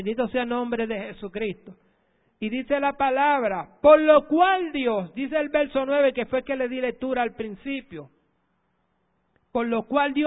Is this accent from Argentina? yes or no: no; Utuado, Puerto Rico; Hay gente en el campo, porque yo soy del campo, soy de Utuado